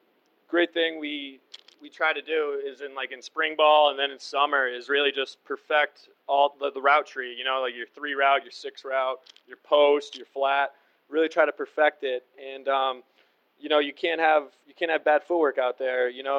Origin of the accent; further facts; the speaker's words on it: Massachusetts, United States; I'm definitely a huge New England Patriots fan growing up in the Boston area, Cape Cod